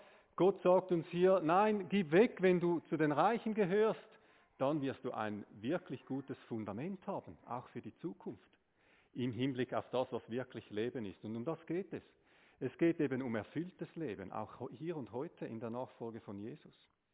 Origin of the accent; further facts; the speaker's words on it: Switzerland; verständigen wir uns darauf, als Schweizer, wir sind grundsätzlich reich.